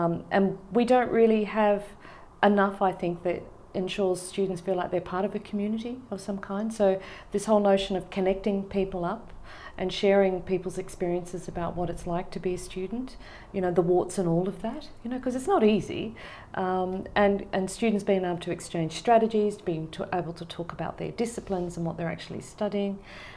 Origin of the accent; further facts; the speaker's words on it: Melbourne, Victoria, Australia; now in United Kingdom; Well, I'm from Australia, and it's really a bit hard for me to say whereabouts in Australia I'm from because I've moved around a bit, but I would say probably Melbourne's my hometown. And I came to the UK primarily for this job.